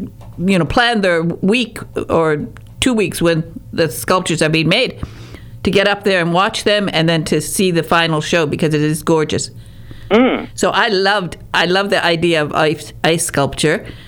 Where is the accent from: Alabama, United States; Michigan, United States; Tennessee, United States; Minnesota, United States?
Michigan, United States; Hancock; as I said, I'm from Northern Michigan, and in Hancock, Michigan.